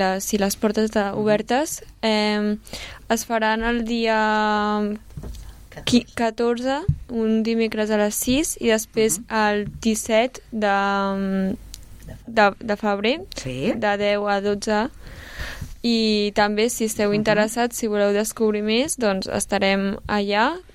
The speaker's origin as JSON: {"language": "Catalan", "town": "Terrassa", "region": "Catalonia", "country": "Spain", "said": "perquè sóc de Terrassa"}